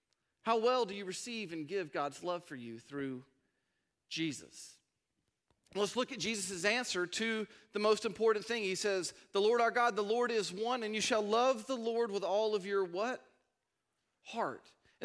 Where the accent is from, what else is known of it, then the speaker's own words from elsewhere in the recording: Georgia, United States; I grew up in Decula, Georgia. It wasn't Crackland.